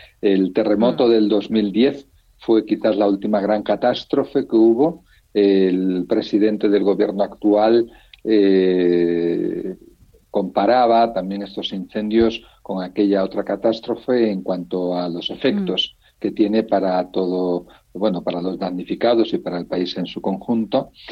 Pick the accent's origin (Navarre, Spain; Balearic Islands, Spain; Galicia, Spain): Navarre, Spain; Pamplona; born there; also born or lived in Salamanca; yo nací en Pamplona, junto a mis papás son de Salamanca. Ellos fueron a vivir a Pamplona, allí nacimos 6 de los 7 hermanos, la pequeña Ana nació en Badajoz. Y luego mis padres, como son de Salamanca, volvimos a Salamanca.